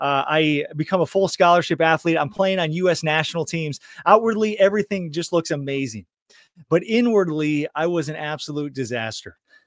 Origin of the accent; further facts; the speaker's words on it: Michigan, United States; I grew up in Michigan, started playing hockey when I was 4 years old.